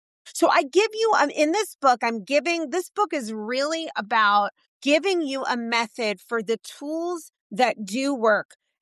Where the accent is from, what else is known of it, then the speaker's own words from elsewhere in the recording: New York, United States; It drives me crazy, actually, as a New Yorker.